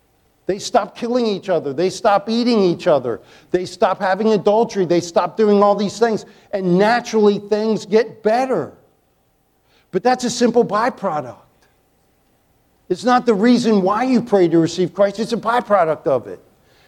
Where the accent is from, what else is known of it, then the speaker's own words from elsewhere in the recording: Chesapeake Bay, United States; Here, I grew up on the Chesapeake Bay, and if you want to go out and not catch fish, invite me along.